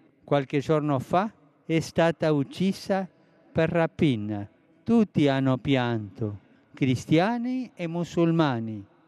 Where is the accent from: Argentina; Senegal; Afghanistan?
Argentina; In Argentina si celebra la festa della mamma. Rivolgo un affettuoso saluto alle mamme della mia terra.